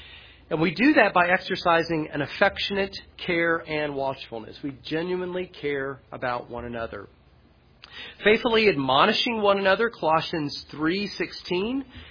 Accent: Appalachia, United States

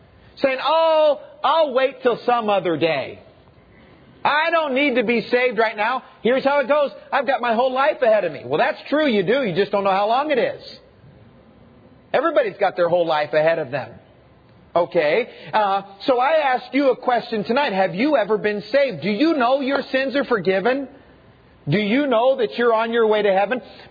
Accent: Tennessee, United States; I'm from Tennessee and I can figure that out.

